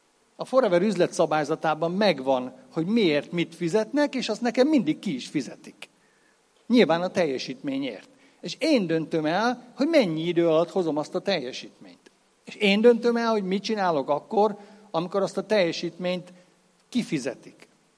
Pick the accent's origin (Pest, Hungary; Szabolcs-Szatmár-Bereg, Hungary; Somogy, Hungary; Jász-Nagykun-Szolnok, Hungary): Szabolcs-Szatmár-Bereg, Hungary; Nyíregyháza; also born or lived in Tiszalök; én nyíregyházi gyerek vagyok, Tiszalökön születtem, de nyíregyházi. Ha az előbb azt mondtam, hogy tiszalöki paraszgyerek vagyok, akkor most azt mondom, hogy nyíregyházi paraszgyerek vagyok.